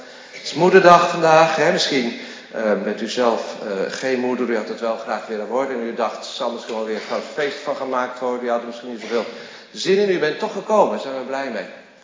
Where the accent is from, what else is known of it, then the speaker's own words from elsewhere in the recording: Woerden, Utrecht, Netherlands; Ik kom uit Woerden.